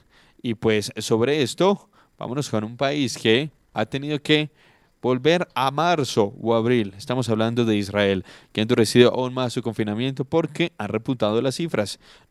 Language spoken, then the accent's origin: Spanish; Colombia; ¿Usted cree que como colombianos vamos a aprender de lo que está pasando en otros países